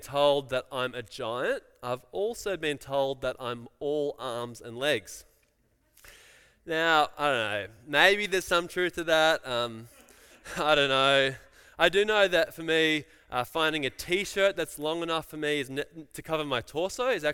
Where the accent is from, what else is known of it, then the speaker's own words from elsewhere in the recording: Lismore, New South Wales, Australia; also born or lived in Brisbane / Hobart; For me, I grew up in Lismore, moved to Brisbane and then to Hobart.